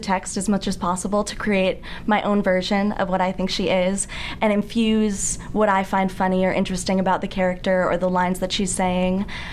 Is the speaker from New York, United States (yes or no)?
yes; New York, United States; I grew up on Long Island, and funny enough, my parents are both doctors.